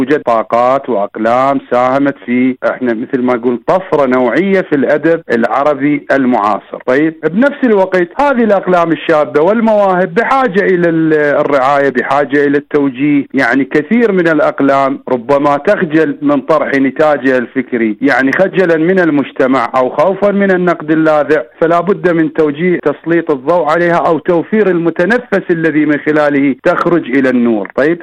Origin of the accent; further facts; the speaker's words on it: Iraq; عندنا في العراق